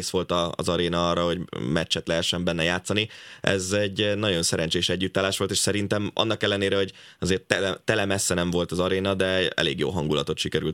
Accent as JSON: {"language": "Hungarian", "region": "Budapest", "country": "Hungary", "said": "mert pesti vagyok, és szeretnék meccsekre járni, úgyhogy közel vannak az otthonomhoz."}